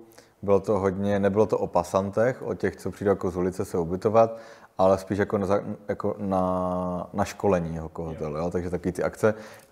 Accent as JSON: {"language": "Czech", "town": "Zlín", "region": "Zlín Region", "country": "Czechia", "moved": "as an adult", "lives_now": "Prague, Czech Republic", "said": "v 19 letech, kdy vlastně jsme se přestěhovali do Prahy, ze Zlína do Prahy"}